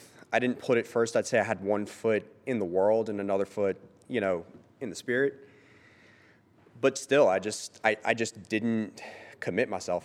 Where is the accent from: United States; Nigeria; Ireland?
United States; Louisiana; I'm from South Louisiana, and as such, grew up Catholic, raised in a Catholic family.